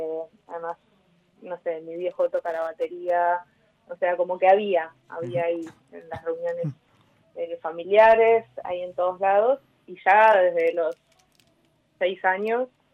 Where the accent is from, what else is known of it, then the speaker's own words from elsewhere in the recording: Buenos Aires, Argentina; salir de la provincia de Buenos Aires, que es de donde soy